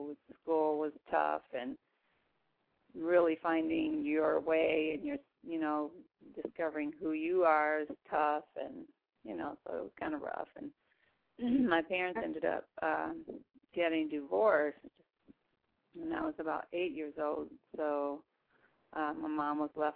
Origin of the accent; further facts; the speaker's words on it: Rockford, Illinois, United States; Guess myself, I am originally from the Midwest. I'm from Rockford, Illinois. I'm one of altogether 10 siblings.